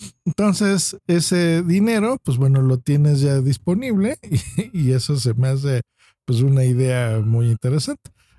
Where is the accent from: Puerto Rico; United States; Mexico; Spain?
Mexico; aunque México, pues, si quieren ser muy exquisitos, perdón, digamos que pertenece a Latinoamérica, realmente hablamos, creo yo, muy distinto, ¿no?